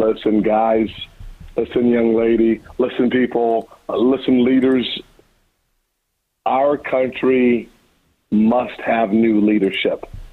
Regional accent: Deep South, United States; As a poor kid growing up in the Deep South, black kid, single mom

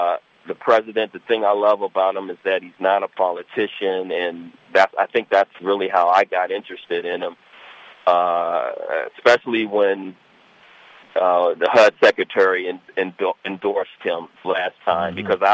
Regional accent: Washington, District of Columbia, United States; I'm from Washington.

